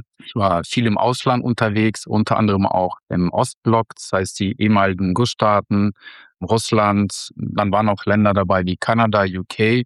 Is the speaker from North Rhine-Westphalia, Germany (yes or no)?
yes; North Rhine-Westphalia, Germany; now in Nizhny Novgorod, Russia; Ruhrgebiet, Düsseldorf, Dortmund.